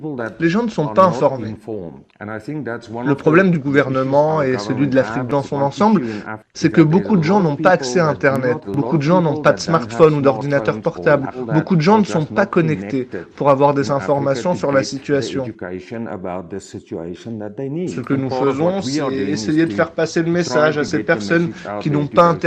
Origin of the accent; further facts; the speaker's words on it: Zimbabwe; je viens du Zimbabwe et je n'ai pas pu rentrer auprès de ma famille car les frontières sont fermées. J'ai dû rester ici.